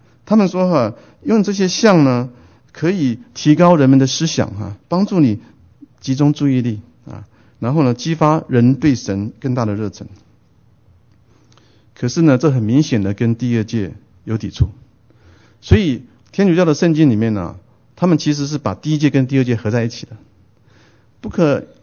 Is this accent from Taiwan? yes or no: yes; Taiwan; 我从台湾来，台湾有很多的偶像，很多的偶像。